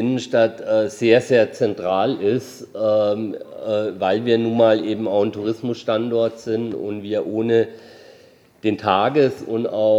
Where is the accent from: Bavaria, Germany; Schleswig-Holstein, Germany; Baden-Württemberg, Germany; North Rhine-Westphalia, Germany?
Baden-Württemberg, Germany; Freiburg; wir nutzen ja als Freiburger diese Orte auch sehr gern